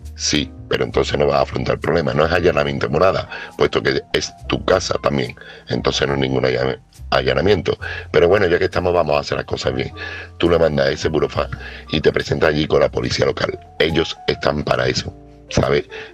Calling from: Seville, Andalusia, Spain; corresponsal de Sevilla

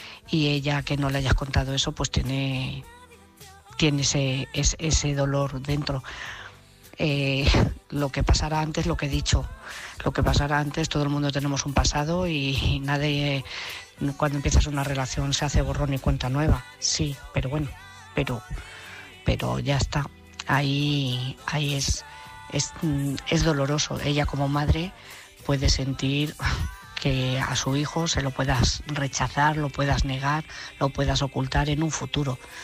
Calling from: Madrid, Community of Madrid, Spain; de Madrid

